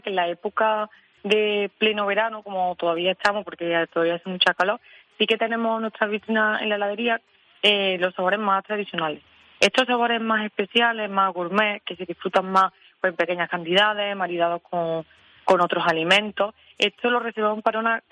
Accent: Estepa, Andalusia, Spain; porque somos de Estepa y tenemos que tener esos helados.

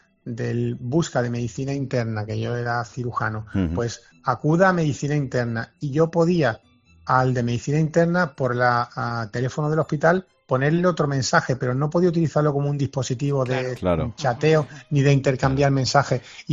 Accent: Málaga, Andalusia, Spain; aquí en el Hospital Regional de Málaga, que yo soy malagueño

